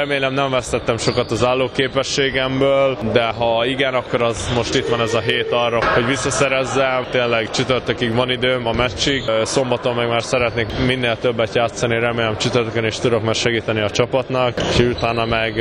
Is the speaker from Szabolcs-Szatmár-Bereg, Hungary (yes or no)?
yes; Nyíregyháza, Szabolcs-Szatmár-Bereg, Hungary; Szülőhazámban voltam, Nyíregyházán.